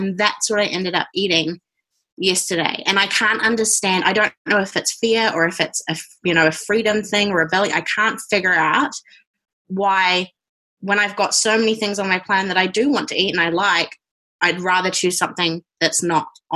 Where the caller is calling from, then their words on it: New Zealand; I'm in New Zealand, so I'm currently working.